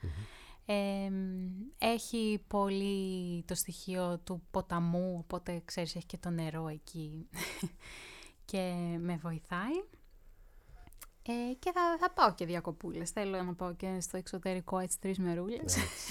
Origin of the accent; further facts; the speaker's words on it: Vourgareli, Epirus, Greece; Βέβαια θα πάω και λίγες διακοπές στο χωριό μου, στο Βουργαρέλι Άρτας, σίγουρα.